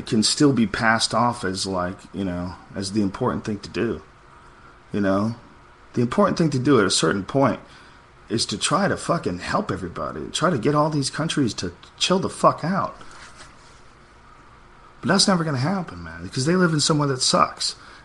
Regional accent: United States; I'm an American and I want a faucet up my butthole.

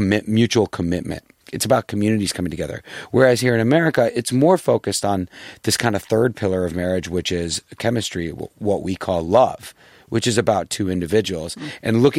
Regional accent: United States; born there; Yeah, I'm American born.

